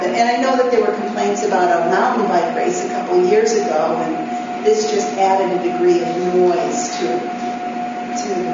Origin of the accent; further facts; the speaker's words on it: South Pomfret, Vermont, United States; from South Pomfret.